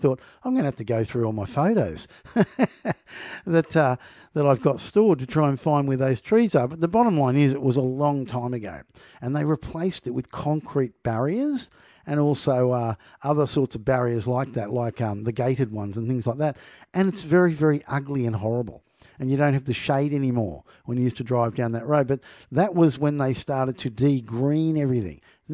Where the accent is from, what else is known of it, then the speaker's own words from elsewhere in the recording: New South Wales, Australia; where I'm from the Northern Beaches